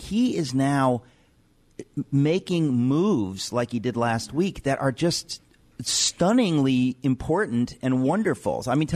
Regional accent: New York, United States; because I'm a New Yorker.

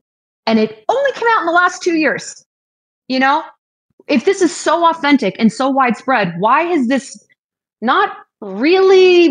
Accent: United States; I'm not a redneck. I'm an American.

